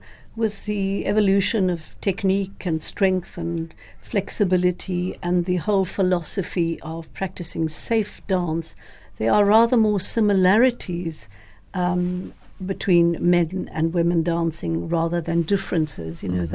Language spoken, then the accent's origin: English; South Africa; I've got to be careful how I answer this as a South African.